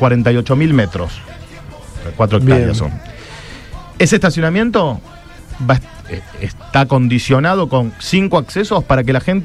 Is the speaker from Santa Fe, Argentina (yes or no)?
yes; Rosario, Santa Fe, Argentina; Digo, nosotros como rosarinos, a todos nos encantaría